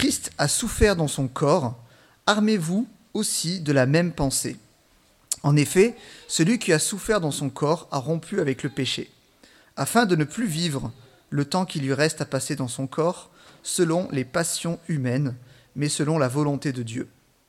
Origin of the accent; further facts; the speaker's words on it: Marseille, Provence-Alpes-Côte d'Azur, France; born there; moi, je suis né à Marseille, mais je ne suis pas forcément un fan de la mer. C'est vrai, je l'avoue. C'est peut-être mes origines suisses qui me poussent plutôt vers la montagne. Mais bon, en habitant quand même au bord de la mer jusqu'à pendant 30 ans